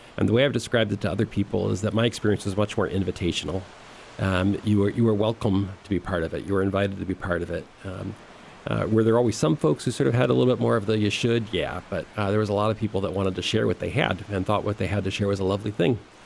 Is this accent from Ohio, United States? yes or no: yes; Cleveland, Ohio, United States; So I grew up in the Cleveland, Ohio area.